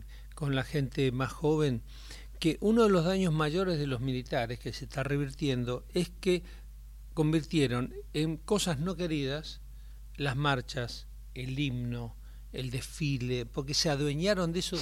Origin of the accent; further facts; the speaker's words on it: Tierra del Fuego, Argentina; Yo de chico hubo un desfile cuando era chiquito en Tierra del Fuego, me acuerdo.